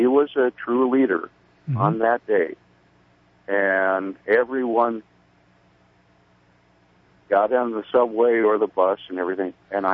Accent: North Dakota, United States; I'm from North Dakota.

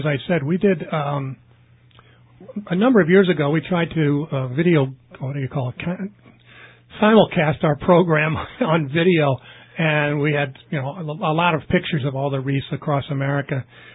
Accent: Philadelphia, Pennsylvania, United States; in Philadelphia on the East Coast, which is where I'm from originally. I can fall right back into my accent and feel really cool.

